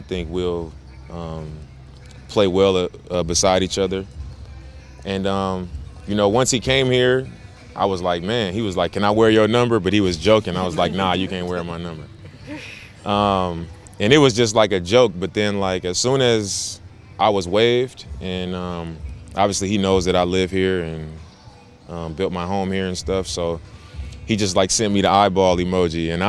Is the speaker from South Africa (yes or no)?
no; California, United States; moved away as an adult; I'm from California, and I've been living here for the last 13 years.